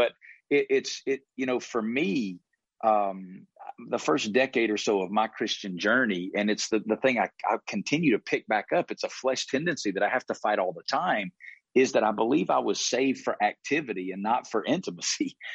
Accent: Bible Belt, United States; you know, I'm from the Bible Belt, and the Bible Belt churches are viewed very positively.

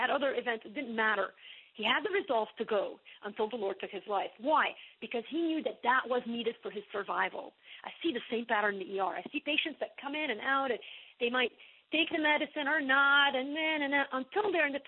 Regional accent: Lebanon; growing up in Lebanon gave me kind of a bird's-eye view of that, even back in the 70s and 80s.

